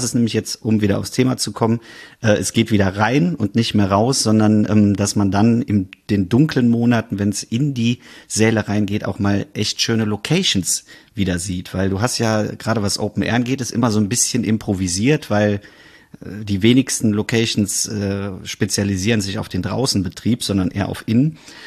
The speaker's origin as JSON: {"language": "German", "town": "Bonn", "region": "North Rhine-Westphalia", "country": "Germany", "said": "als Bonner geführt werde, was mich natürlich sehr freut und auch ein wenig stolz macht. Aber ich denke, ich darf so als Exil-Bonner trotzdem noch mit an den Start gehen."}